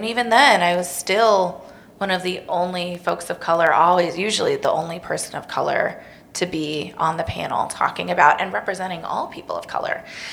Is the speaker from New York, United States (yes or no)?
no; Evanston, Illinois, United States; Chicago, I had it just up the street, I'm from Evanston.